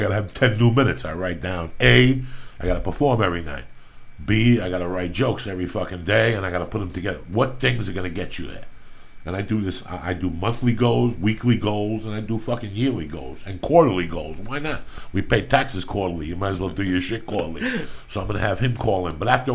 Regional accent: New Jersey, United States; I'm from Jersey, but bad boy of Jersey. I don't say nothing about Jersey.

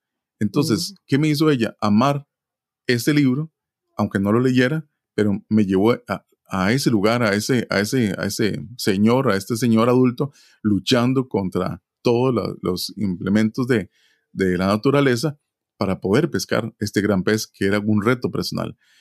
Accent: Alajuela, Costa Rica; me encontré en muchas actividades culturales en mi país, en donde yo vivía, en Grecia, San Ramón, Palmares.

